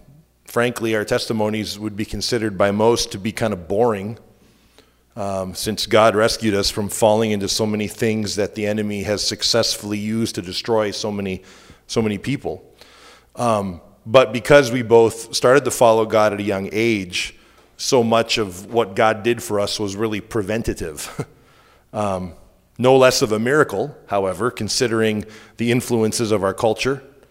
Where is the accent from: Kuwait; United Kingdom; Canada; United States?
Canada; Eastern Canada; But growing up in Eastern Canada, you know, was for me a lot of fun. I think I kind of embraced my Canadian roots without realizing how odd that was to a lot of Americans.